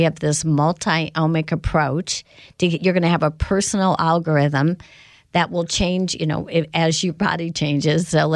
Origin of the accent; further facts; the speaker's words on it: Indiana, United States; And then growing up in Indiana— it's not unusual for, we all had, dirt bikes